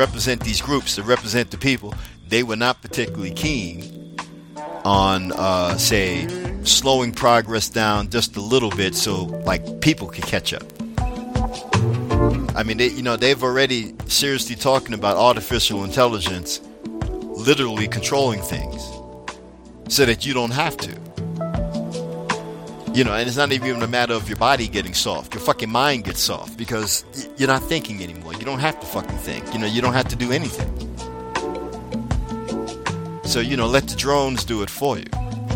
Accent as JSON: {"language": "English", "country": "United States", "said": "You know, I'm an American."}